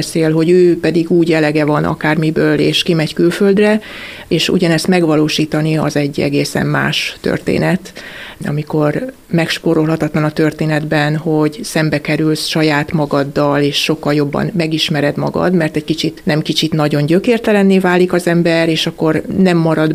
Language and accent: Hungarian; Kunfehértó, Bács-Kiskun, Hungary; moved away as an adult; now in London, United Kingdom; Kunfehérton nőttem föl, ott értem 26 éves koromig, aztán bekerültünk Kiskunhalasra, családot alapítottam, itt dolgoztam, és 24 közigazgatási év után több okból családi, szakmai, magánéleti döntöttünk úgy, hogy kiköltözünk külföldre.